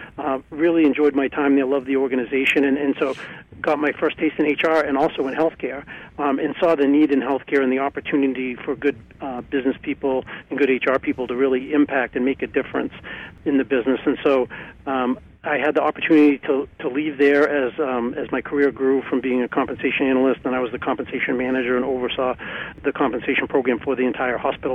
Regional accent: Maine, United States; born there; I was born in Maine, I lived in Maine, and they'll probably bury me here.

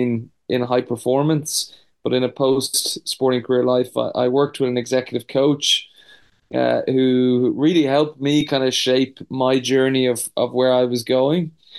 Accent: Dublin, Leinster, Ireland; moved away as an adult; I grew up in Dublin, Ireland, and was one of the best kind of juniors in Ireland, and then went on a sports scholarship to the US.

